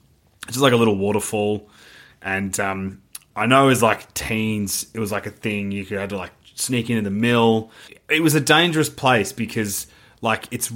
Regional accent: Geelong, Victoria, Australia; But basically, in my hometown of Geelong, there is the old Geelong jail, which is haunted.

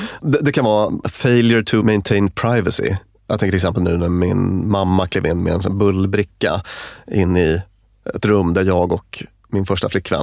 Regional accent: Luleå, Norrbotten County, Sweden; En typisk grej när jag växte upp i Luleå var att man hade sån här typ Converse på sig när det var minus 27.

